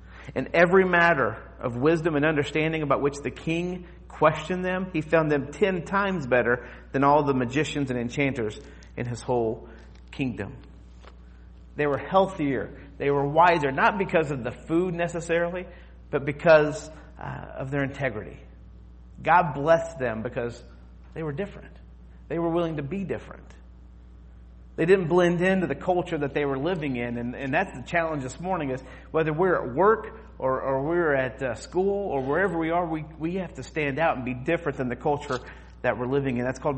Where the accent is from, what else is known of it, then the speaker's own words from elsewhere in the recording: Henryville, Indiana, United States; my hometown is in Ellisville, Indiana, or I was born and raised in Henryville, Indiana.